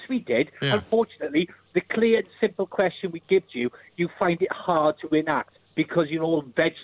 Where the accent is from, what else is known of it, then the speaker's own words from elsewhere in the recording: Wales, United Kingdom; now in London, United Kingdom; I'm Welsh, so I'm basically London Welsh.